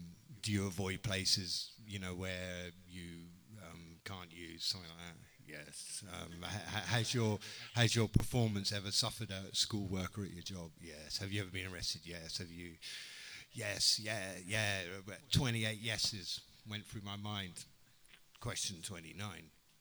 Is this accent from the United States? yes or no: no; Bristol, South West England, United Kingdom; born there; also born or lived in Wales / Libya / Netherlands; And I was born in Bristol and we moved to Wales, and then we lived in Libya of all fucking places.